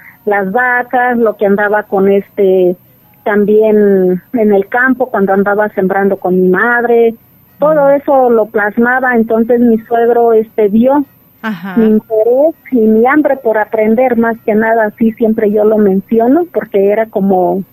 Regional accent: Cumburindio, Michoacán, Mexico; now in Tzintzuntzan, Mexico; Vengo de la comunidad de Cumburindio, municipio de Huetamo. Me vine a estudiar enfermería a Morelia.

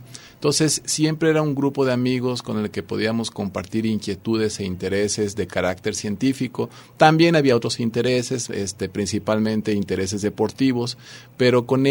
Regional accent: Mexico; hay que estar orgulloso como mexicano.

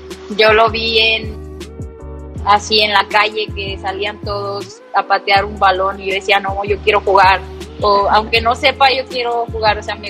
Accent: Guadalajara, Jalisco, Mexico; Bueno, soy de Guadalajara, nací aquí.

